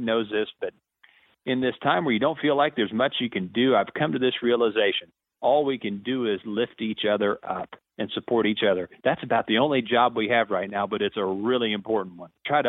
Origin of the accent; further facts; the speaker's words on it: Cahokia, Missouri, United States; the simplification of life reminds me of growing up in Cahokia, Missouri, in the northeast corner.